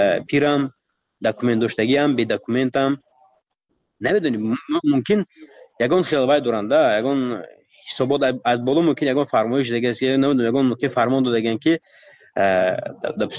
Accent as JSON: {"language": "Persian", "country": "Tajikistan", "said": "من گفتم من تاجیکم گفتم از تاجیکستانم"}